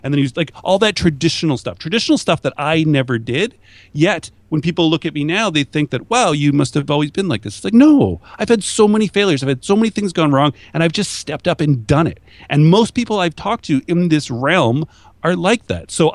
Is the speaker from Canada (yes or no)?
yes; Canada; because they're Canadian, I'm Canadian.